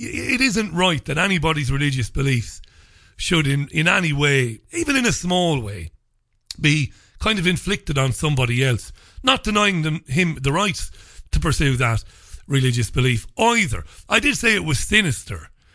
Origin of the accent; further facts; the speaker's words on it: Ireland; And I'd be fairly hypocritical because I'm not English. I'm Irish.